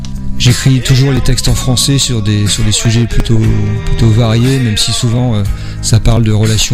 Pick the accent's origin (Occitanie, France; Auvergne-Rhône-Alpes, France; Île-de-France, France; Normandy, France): Normandy, France; on vient donc de Normandie entre Caen et Granville.